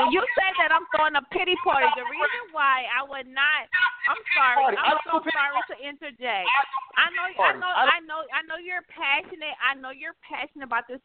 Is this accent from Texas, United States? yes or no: yes; Texas, United States; I'm from Texas, and I know about it.